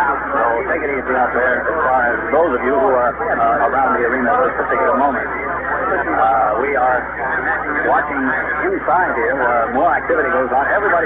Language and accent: English; Texas, United States; now in Pittsburgh, United States; Well, as a Texan moved to Pittsburgh, we certainly wish you well in Texas.